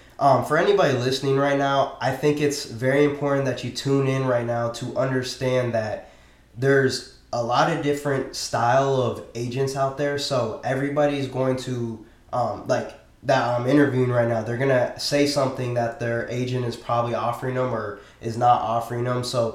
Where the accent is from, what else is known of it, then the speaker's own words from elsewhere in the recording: Iowa City, Iowa, United States; I'm from Iowa City, Iowa.